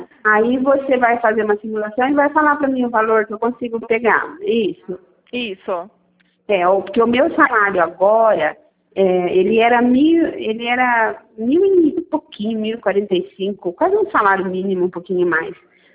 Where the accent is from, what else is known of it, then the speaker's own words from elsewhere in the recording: Pedreira, São Paulo, Brazil; Eu sou de Pedreira.